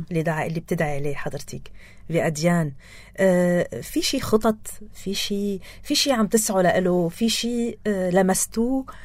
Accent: Lebanon; وأنا مواطنة لبنانية

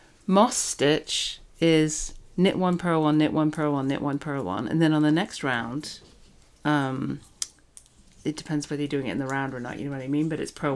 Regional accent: England, United Kingdom; now in United States; As you know, I am British and I learned to knit in England, and then I moved here, and I've been more than half my life over here

